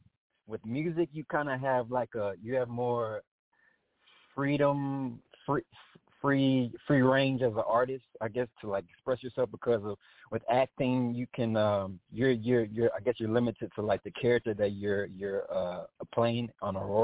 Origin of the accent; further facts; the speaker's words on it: Dallas, Texas, United States; What it was like just growing up in Dallas, I mean, it's just like it was a lot of, I guess, like culture, as in musically